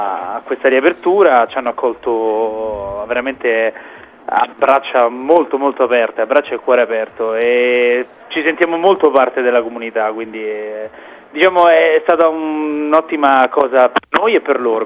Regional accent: Umbria, Italy; now in Carnia, Italy; siamo umbri, veniamo dall'Umbria, e ci siamo innamorati della Carnia anni fa, veniamo qui in vacanza, e alla fine abbiamo deciso di conciliare le cose e siamo venuti a vivere qua.

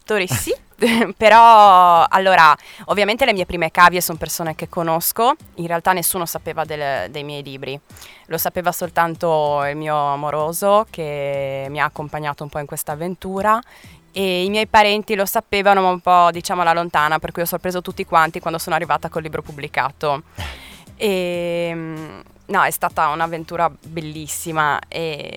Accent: Gemona, Friuli-Venezia Giulia, Italy; vengo da Gemona. Ho sempre vissuto a Gemona, ho frequentato le scuole a Gemona, faccio parte della Proloco di Gemona

